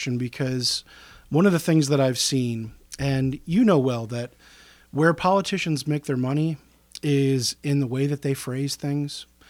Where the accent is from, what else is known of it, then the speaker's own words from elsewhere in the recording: Elmira, New York, United States; I was raised in Elmira, New York. It's a couple hours north of us here in the southern tier of upstate New York.